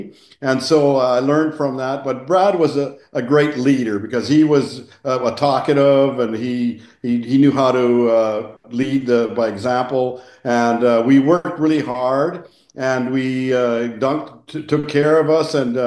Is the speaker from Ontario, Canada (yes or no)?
no; Newdorf, Saskatchewan, Canada; But but I grew up in Newdorf, 20 minutes from Melville.